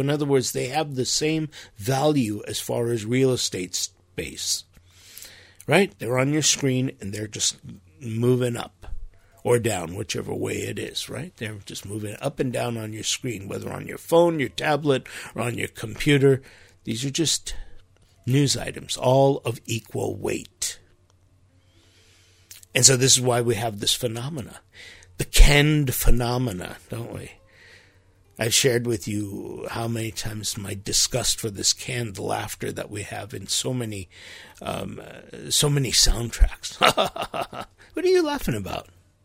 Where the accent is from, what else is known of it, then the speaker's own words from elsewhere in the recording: Los Angeles, California, United States; You know, we grew up in Los Angeles, big city.